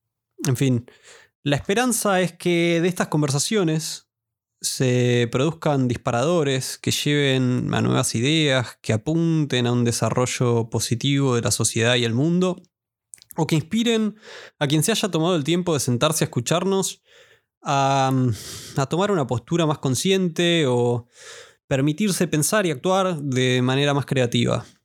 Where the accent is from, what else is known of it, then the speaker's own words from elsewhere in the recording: Argentina; siendo yo argentino, pareciera ser lo más razonable